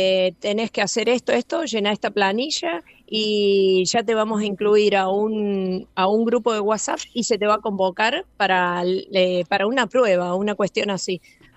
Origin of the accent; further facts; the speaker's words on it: Río Cuarto, Córdoba, Argentina; vengo de Río Cuarto, sur de Córdoba, y vengo a entrenar